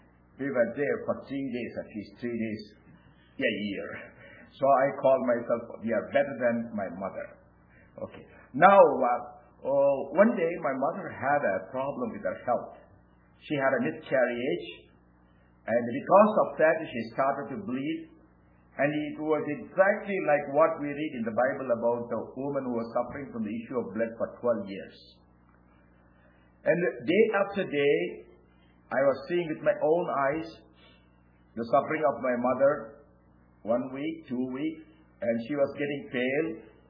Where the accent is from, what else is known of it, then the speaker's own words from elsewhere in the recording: India; And I was born and brought up in India. I live in India. Every other year, 2 years, I come here.